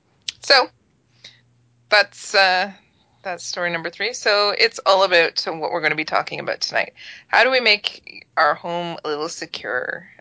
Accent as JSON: {"language": "English", "town": "Kingston", "region": "Ontario", "country": "Canada", "tie": "born or raised there", "said": "So this is actually happening in my hometown of Kingston"}